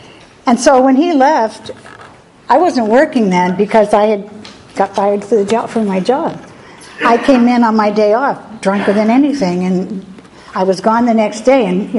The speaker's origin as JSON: {"language": "English", "region": "California", "country": "United States", "said": "I'm actually from California. That's where my drinking took place."}